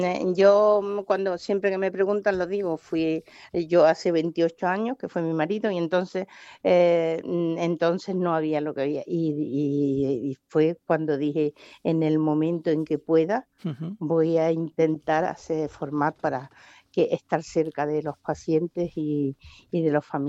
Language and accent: Spanish; Casariche, Andalusia, Spain; es de mi pueblo, de mis voluntarias, de las voluntarias, de todas las voluntarias, de todo el pueblo en general. Esto es un orgullo para Casariche